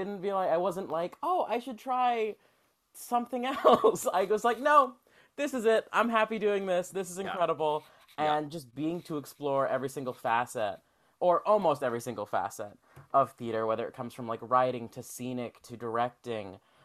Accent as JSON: {"language": "English", "town": "North Hills", "region": "California", "country": "United States", "tie": "born or raised there", "said": "Well, born and raised in the Los Angeles area, North Hills, real close to Northridge."}